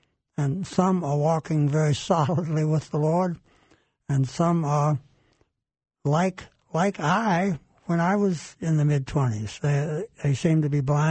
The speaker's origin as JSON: {"language": "English", "region": "Virginia", "country": "United States", "tie": "born or raised there", "said": "Well, we grew up in Virginia, 20 miles apart"}